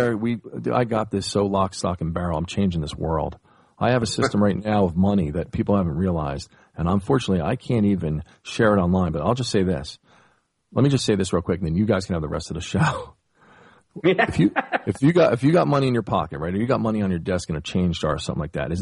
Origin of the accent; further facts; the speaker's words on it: Newark, New Jersey, United States; I'm from Newark, New Jersey.